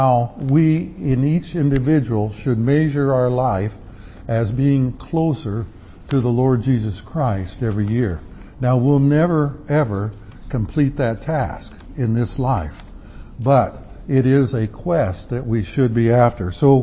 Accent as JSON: {"language": "English", "region": "the South", "country": "United States", "said": "and I'm from the South, so it's kind of a Southern song"}